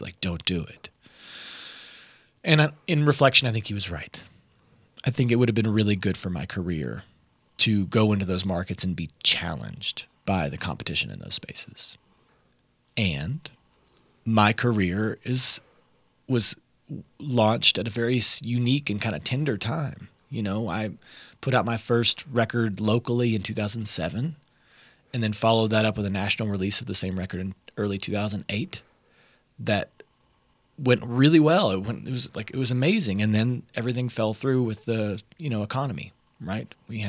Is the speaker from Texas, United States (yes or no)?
no; Kentucky, United States; Being born and raised in Kentucky is to be born in the middle.